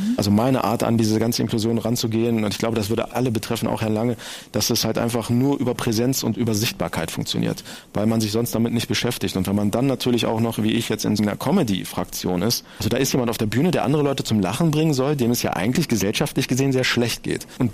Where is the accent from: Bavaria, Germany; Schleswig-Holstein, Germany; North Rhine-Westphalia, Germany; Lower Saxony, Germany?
Lower Saxony, Germany; Hildesheim; Ich bin 1980 in Hildesheim geboren, also quasi 30 Kilometer von Hannover entfernt. Deswegen fühle ich mich hier auch so schön, so heimisch.